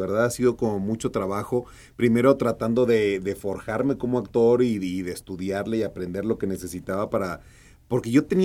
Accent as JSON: {"language": "Spanish", "town": "Hermosillo", "region": "Sonora", "country": "Mexico", "tie": "born there", "said": "yo nací en Hermosillo, Sonora, y mi familia es una familia muy tradicional y muy conservadora, que toda la vida se dedicó a la agricultura y a la ganadería, como toda mi familia y como muchas familias de allá de Sonora."}